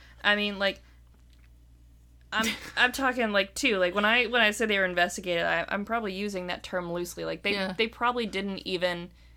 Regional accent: New Orleans, Louisiana, United States; one thing I learned specifically about my hometown was that once upon a time, there were prostitution districts.

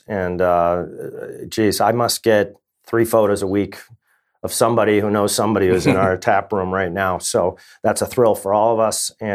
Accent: United States; when we were growing up in America

